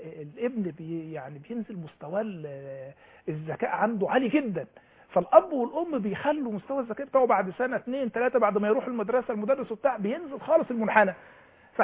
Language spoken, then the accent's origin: Arabic; Egypt; احنا عندنا في مصر الكوادر الارشاد الاجتماعي ضعيفه جدا